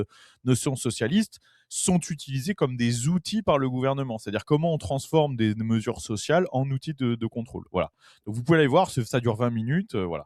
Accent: France; Personne n'arrive à deviner que je suis français parce que j'ai pas du tout un accent français.

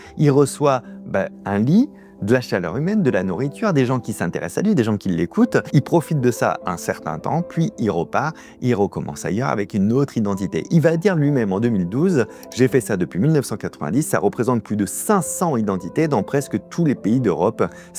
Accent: Pays de la Loire, France; c'est un petit village pas très loin de chez moi, en Vendée

